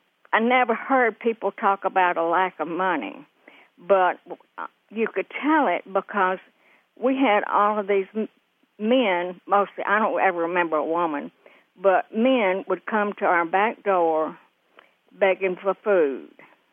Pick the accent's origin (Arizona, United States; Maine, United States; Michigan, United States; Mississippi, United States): Mississippi, United States; Meridian; now in Birmingham, United States; I'm in Birmingham, Alabama now, but I grew up in Meridian, Mississippi